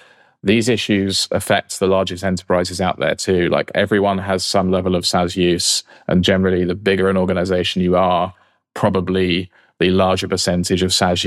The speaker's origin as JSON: {"language": "English", "country": "United Kingdom", "said": "I'm British"}